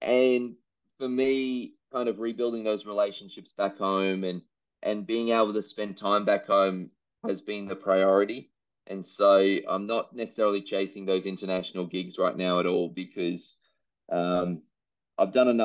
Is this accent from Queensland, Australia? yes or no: yes; Queensland, Australia; As a Queenslander, it was Paddy Rafter.